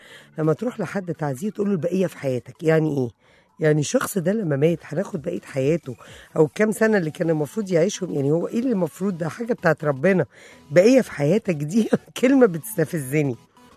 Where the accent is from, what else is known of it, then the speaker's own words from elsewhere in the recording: Egypt; أنا بقول لكم عندنا كلام بتاعنا إحنا بس كمصريين.